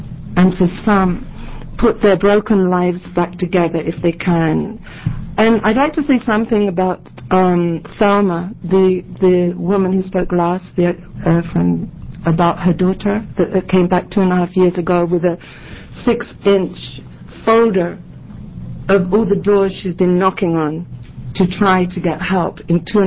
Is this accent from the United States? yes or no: no; London, United Kingdom; born there; I was born in England, London, after the Second World War.